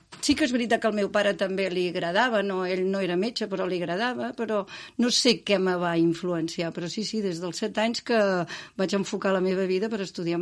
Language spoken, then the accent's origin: Catalan; Malgrat de Mar, Catalonia, Spain; Les companyes meves de Malgrat, que era el meu poble